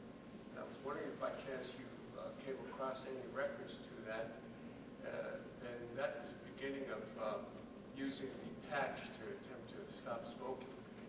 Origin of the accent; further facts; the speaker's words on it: Alaska, United States; because I grew up on the Kuskokwim River, and I assure you, salmon is important, because all throughout my life, that's what I enjoy.